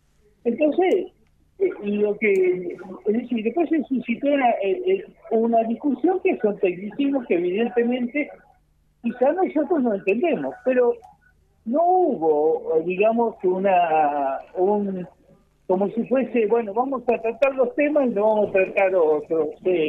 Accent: Buenos Aires, Argentina; Sí, estoy en Buenos Aires. Nosotros somos de aquí, de Buenos Aires.

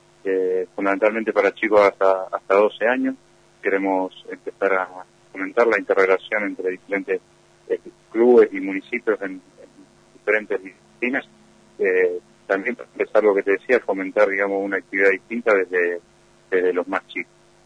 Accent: Pico Truncado, Santa Cruz, Argentina; No, en este momento, porque yo soy nativo de Pico Truncado, estoy viajando constantemente a Gallego para realizar las tareas

